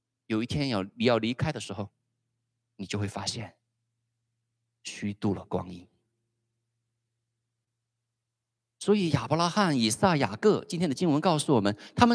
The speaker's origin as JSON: {"language": "Chinese", "country": "China", "said": "我们华人啊，我们从中国过来的"}